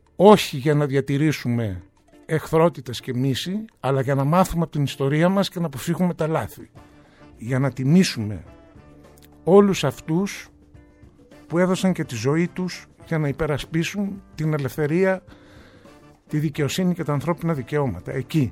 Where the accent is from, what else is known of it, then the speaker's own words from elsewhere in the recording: Syros, South Aegean, Greece; σε ένα από τα θερινά σινεμά που υπήρχαν στο νησί μου, στη Σύρο.